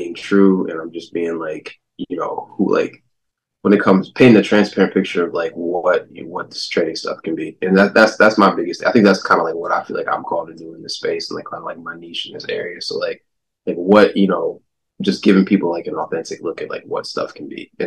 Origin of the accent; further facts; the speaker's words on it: Flint, Michigan, United States; I'm from Flint, Michigan. And there's not a lot of opportunities where we come from to give back to people.